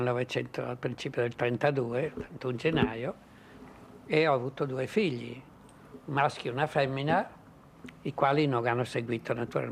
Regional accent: Palmanova, Friuli-Venezia Giulia, Italy; born there; io sono nato a Palmanova, però mia madre era di Cividale, quindi io andavo spesso a Cividale, più vicino alle montagne.

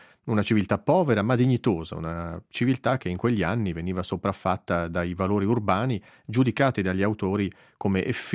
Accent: Bellinzona, Ticino, Switzerland; first language Ticinese dialect; Io stesso ho avuto il dialetto come lingua madre, essendo nato e cresciuto a Bellinzona, ma in una fase, gli anni Ottanta

